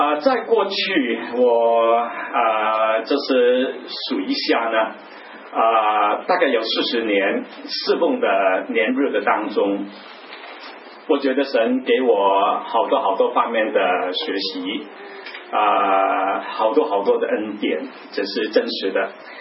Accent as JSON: {"language": "Chinese", "region": "Guangdong", "country": "China", "second_language": "Chinese", "said": "大家要习惯我这个广东人跟大家用普通话来分享"}